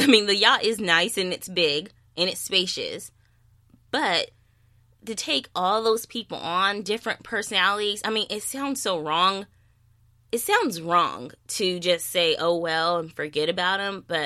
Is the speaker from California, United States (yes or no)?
yes; San Diego, California, United States; Now, they talked about San Diego a lot this episode, and I'm from San Diego.